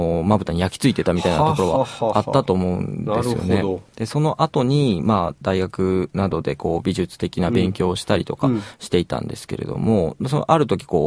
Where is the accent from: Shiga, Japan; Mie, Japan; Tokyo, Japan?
Shiga, Japan; 地元が滋賀県なんですけれども、